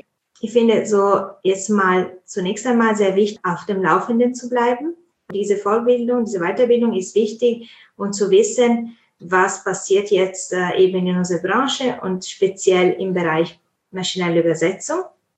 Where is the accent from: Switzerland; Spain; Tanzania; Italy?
Italy; German is a second language; now in Munich, Germany; ich komme ursprünglich aus Italien. Ich bin Übersetzerin, Posteditorin